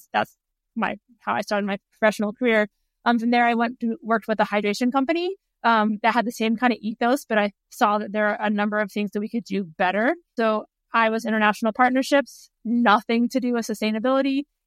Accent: California, United States; I grew up in California, and she took us to like a beach cleanup, and she was like super hippie.

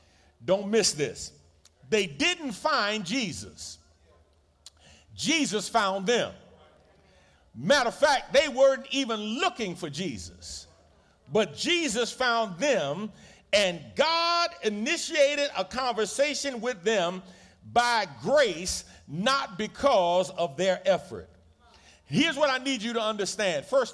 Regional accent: New York, United States; I said, I'm from New York, and, you know, there's a lot of Chinese people in New York and a lot of first-generation Chinese people, a lot of immigrants.

